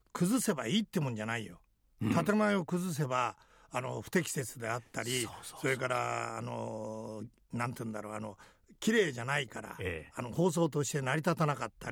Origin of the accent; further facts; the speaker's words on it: Tokyo, Japan; 江戸っ子の、下町の龍泉寺というところに住んだ、